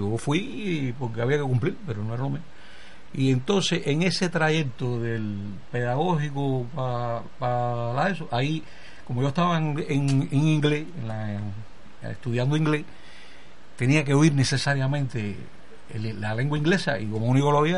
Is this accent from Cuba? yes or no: yes; Havana, Cuba; born there; yo nací en una bodega, en El Morro, ahí en la calle Tagón y Línea.